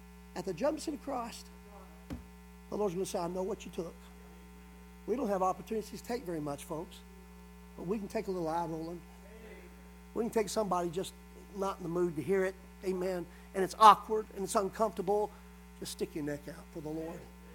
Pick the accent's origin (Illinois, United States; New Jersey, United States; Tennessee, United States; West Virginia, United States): Tennessee, United States; also born or lived in Texas; And I know technically I was born in Texas, but I'm a Tennessee boy. I was raised right here.